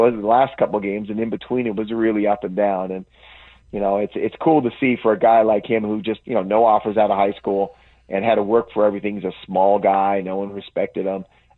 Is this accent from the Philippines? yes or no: no; California, United States; I grew up in the Bay Area.